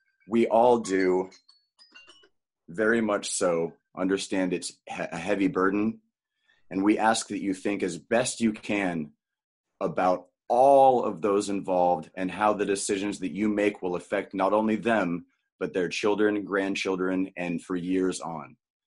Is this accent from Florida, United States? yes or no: no; Idaho, United States; now in Portland, United States; I am originally from Idaho and moved out to Portland specifically to achieve an environment of more diversity, to have experiences that were not allotted to me in a very, very white state, Idaho.